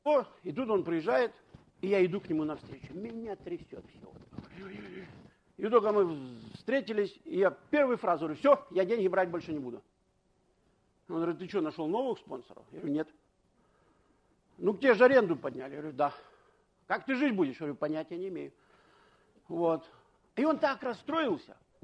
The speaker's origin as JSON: {"language": "Russian", "region": "Far East", "country": "Russia", "lives_now": "Moscow, Russia", "said": "когда я приехал с Дальнего Востока, я приехал в Москву, дочке 16 лет, ну, провинциалка такая, тут Москва, да."}